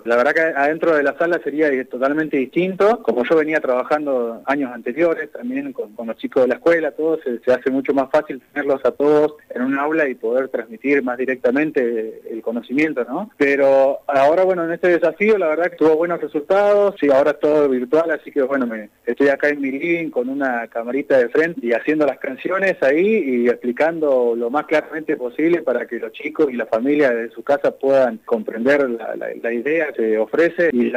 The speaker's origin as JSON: {"language": "Spanish", "region": "Patagonia", "country": "Argentina", "tie": "born or raised there", "said": "uno es nacido y criado acá en la Patagonia"}